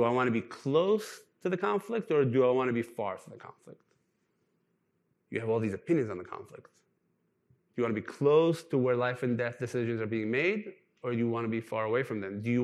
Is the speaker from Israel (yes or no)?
yes; Israel; So I'm Israeli. Born and raised in Israel, third generation of Holocaust survivors.